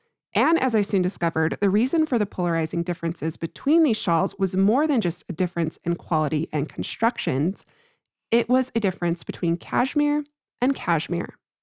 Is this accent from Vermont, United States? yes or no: no; New Mexico, United States; and I got to do it in my home state of New Mexico.